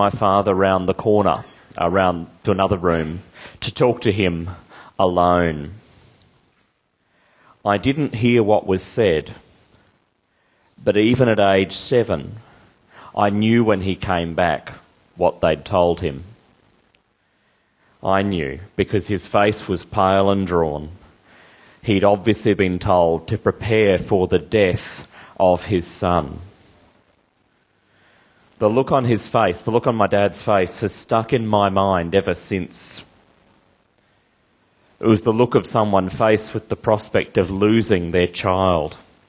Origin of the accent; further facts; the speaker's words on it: Ormiston, Queensland, Australia; I grew up in the Redlands. I grew up at Ormiston, near Cleveland, in the eastern suburbs.